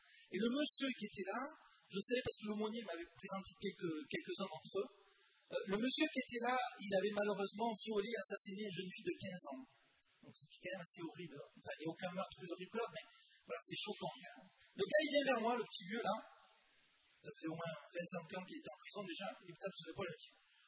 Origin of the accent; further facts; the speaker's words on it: Nîmes, Occitanie, France; born there; j'ai 47 ans, donc je suis né à Nîmes, dans le sud de la France, dans une famille de 5 enfants